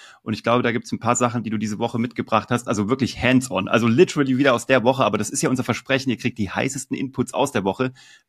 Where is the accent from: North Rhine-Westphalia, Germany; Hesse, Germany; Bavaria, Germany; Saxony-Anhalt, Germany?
Hesse, Germany; Kassel; born there; da ich nun mal gebürtiger Kasseläner bin oder Kassler bin